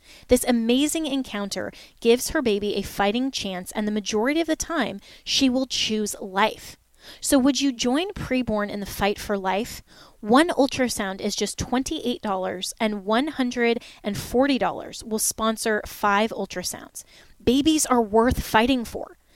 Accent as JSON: {"language": "English", "region": "Florida", "country": "United States", "tie": "born or raised there", "said": "who is actually representative here from my home state of Florida"}